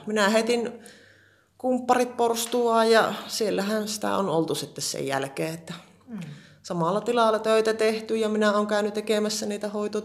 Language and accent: Finnish; Kuopio, North Savo, Finland; born there; Ja näin sitten lopulta työllistyin Kuopioon, josta olen itse syntyjäni lähtöisin.